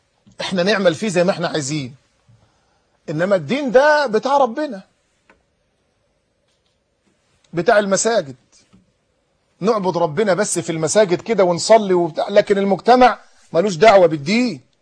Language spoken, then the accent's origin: Arabic; Egypt; تقول لي أنا مصري، ما أنا مصري